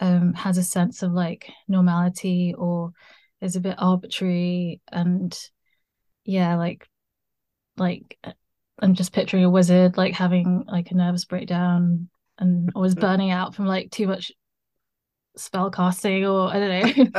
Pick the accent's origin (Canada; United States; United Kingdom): United Kingdom; navigate between being British but also being raised in a household, a Chinese household.